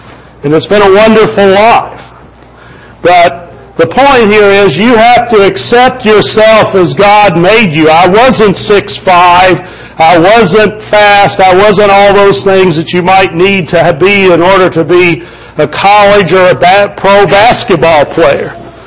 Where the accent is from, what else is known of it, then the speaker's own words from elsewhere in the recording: Kentucky, United States; I grew up in Kentucky, and so when you're a boy growing up in Kentucky, the thing you want to do is play basketball for the University of Kentucky